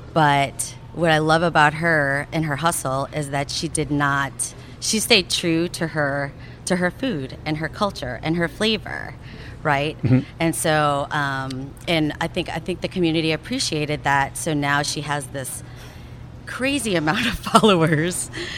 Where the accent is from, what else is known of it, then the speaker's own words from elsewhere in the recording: Chicago, Illinois, United States; born there; I mean, I spent my formative years here, right? Mm-hmm. I was born in Chicago. And so when I moved back